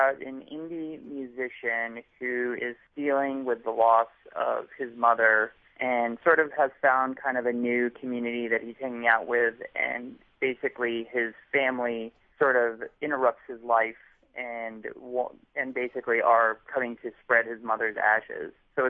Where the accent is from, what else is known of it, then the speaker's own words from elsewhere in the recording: San Diego, California, United States; I grew up in San Diego. San Diego is just a place that we both knew really well.